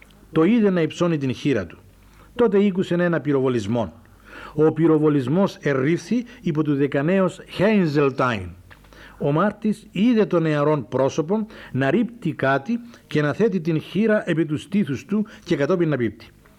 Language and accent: Greek; Gialousa, Famagusta District, Cyprus; Είμαστε σχεδόν χωριανοί από το Ριζοκάρπασο εκείνος, εγώ από την Γελούσα.